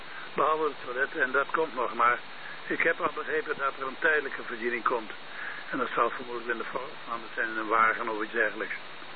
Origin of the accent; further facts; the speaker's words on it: Hooghalen, Drenthe, Netherlands; Ik ben uit Hooghalen.